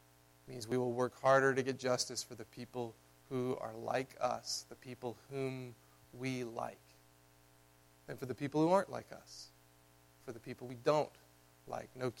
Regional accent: the South, United States; I grew up in the South

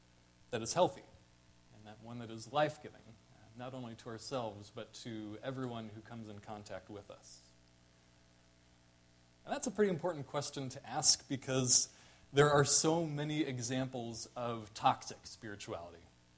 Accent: Arizona, United States; moved away as an adult; also born or lived in Colorado; I moved here about a year and a half ago from Colorado, where I was in seminary. But before that, I grew up in Arizona.

